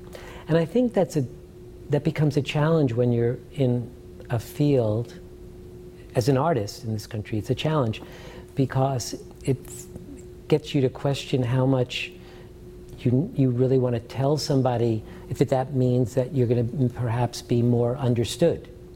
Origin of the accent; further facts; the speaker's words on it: New York City, New York, United States; I grew up in New York City, not far from where you lived, in Washington Heights.